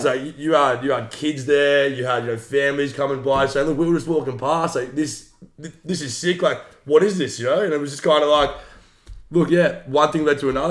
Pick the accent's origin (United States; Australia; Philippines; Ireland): Australia; Hawthorne, Victoria; So look, pretty much I grew up in Hawthorne, but as soon as I finished school, moved to Carlton.